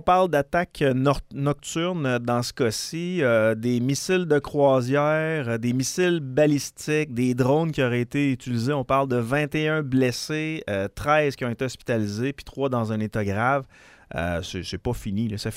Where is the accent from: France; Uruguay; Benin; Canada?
Canada; OK, maintenant, on revient chez nous au Canada.